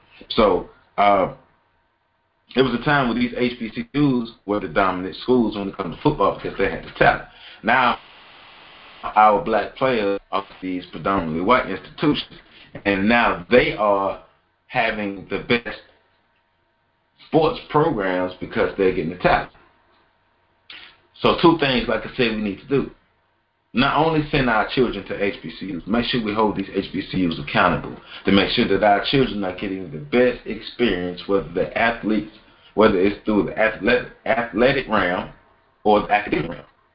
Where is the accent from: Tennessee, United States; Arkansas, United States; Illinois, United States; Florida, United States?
Florida, United States; Tallahassee; I'm from Tallahassee, and I was born in 1984. I've been really into football since 1989, since I was 5 years old.